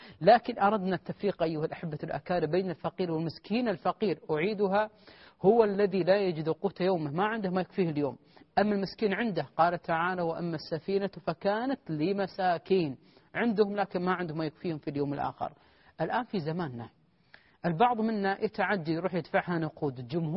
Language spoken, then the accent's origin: Arabic; Kuwait; عندنا في الكويت